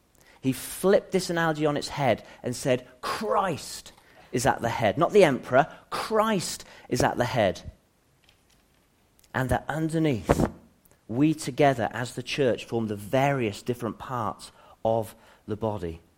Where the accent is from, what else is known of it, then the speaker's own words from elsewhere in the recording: Worcester, West Midlands, United Kingdom; As many of you know, I grew up in Worcester, and having misused the majority of my teenage years